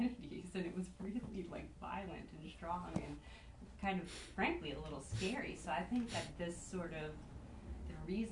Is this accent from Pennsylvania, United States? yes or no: yes; Pennsylvania, United States; also born or lived in Massachusetts; Like, I feel I'm from Pennsylvania, and when living in Massachusetts, you just notice